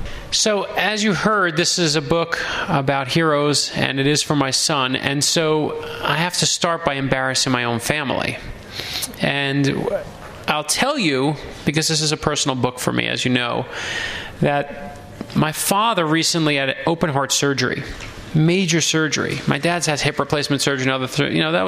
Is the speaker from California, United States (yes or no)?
no; Brooklyn, New York, United States; now in Miami, United States; when I was older, my dad lost his job. We moved from Brooklyn, New York to Miami, Florida.